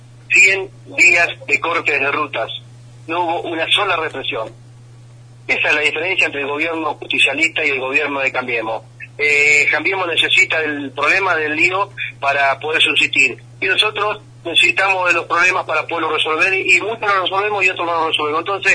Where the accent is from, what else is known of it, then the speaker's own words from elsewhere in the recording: Argentina; como argentino